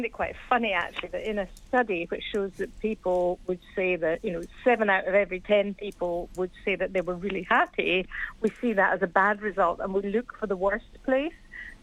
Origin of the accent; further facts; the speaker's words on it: Scotland, United Kingdom; now in London, United Kingdom; Yeah, I live in London, so it's quite interesting for a long time. I'm a Scottish Londoner.